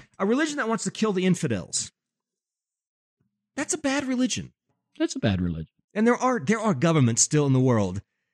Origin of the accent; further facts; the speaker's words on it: Denver, Colorado, United States; I'm a tourist. No. I came all the way from Denver, Colorado.